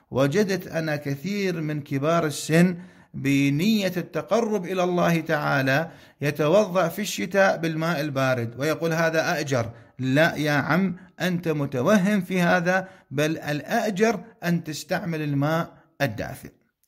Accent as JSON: {"language": "Arabic", "country": "Iraq", "said": "وكان في بلاد حارة مثل بلدنا العراق من البلدان الحارة"}